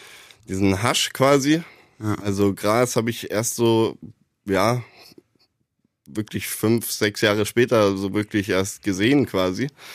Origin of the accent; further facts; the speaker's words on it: Bavaria, Germany; now in Munich, Germany; kleines Dorf. Wasserburg ist die Stadt. Also es war ein Dorf im Kreis Wasserburg quasi, wo ich aufgewachsen bin. Ist in der Nähe von München. Also ich wohne jetzt aktuell in München.